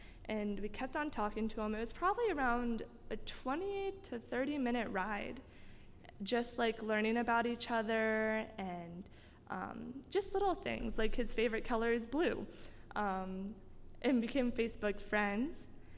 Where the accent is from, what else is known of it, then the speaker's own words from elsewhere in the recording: Sarasota, Florida, United States; As she said, I met her in Florida, so I am from Florida, Sarasota, Florida, to be exact.